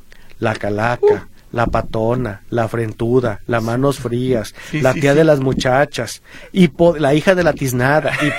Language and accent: Spanish; Mexico; que siga existiendo nosotros como mexicanos